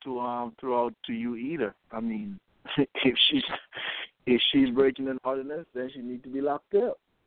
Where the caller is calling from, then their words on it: Tennessee, United States; from Tennessee.